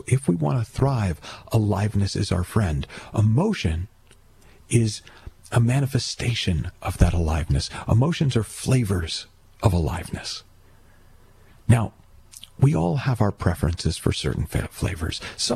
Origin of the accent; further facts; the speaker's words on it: Boston, Massachusetts, United States; And I was from Boston, so I'm going to get wicked smart.